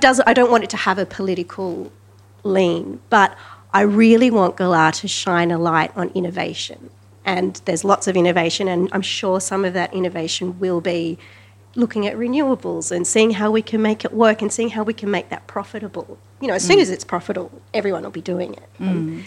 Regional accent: Sydney, New South Wales, Australia; I grew up in Sydney, so I'm not at all a country girl, but I moved to the country about 12 years ago when I married a farmer

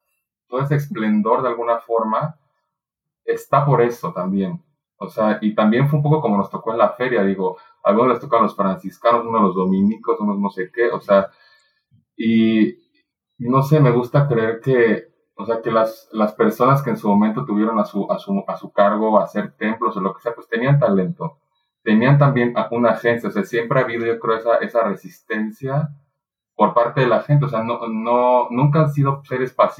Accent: Oaxaca, Mexico; born there; yo soy oaxaqueño, yo nací en la capital, y mucho de lo que yo añoro de esa ciudad son los monumentos coloniales

